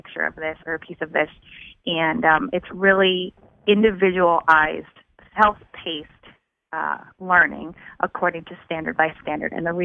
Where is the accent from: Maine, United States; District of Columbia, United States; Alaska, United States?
Maine, United States; Brunswick; Well, I said Harriet Beecher Stowe is actually from my hometown, Brunswick, Maine. And the elementary school in my town where my little niece goes to school is called the Harriet Beecher Stowe School.